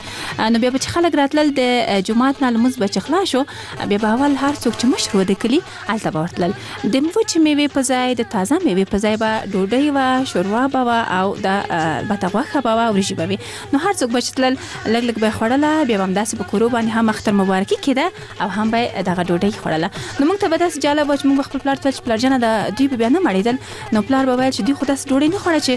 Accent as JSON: {"language": "Pashto", "region": "Kabul", "country": "Afghanistan", "tie": "born or raised there", "said": "اگر چې زه په زابل ولایت کې زیږیدلی هم نه یم زه په کابل کې زیږیدلی یم او دلته رالویه شوی یم"}